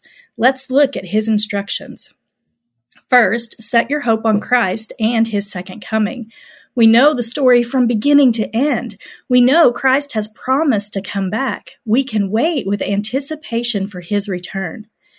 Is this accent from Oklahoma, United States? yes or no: yes; Oklahoma, United States; I grew up in Oklahoma. I went to college in Texas. I went to seminary in North Carolina, where I met my husband and we had our two boys.